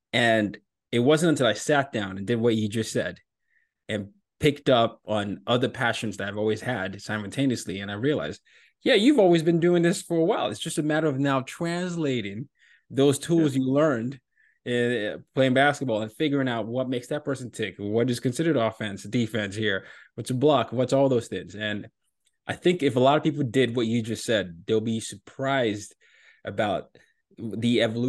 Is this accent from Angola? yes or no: no; Nigeria; I'm from Nigeria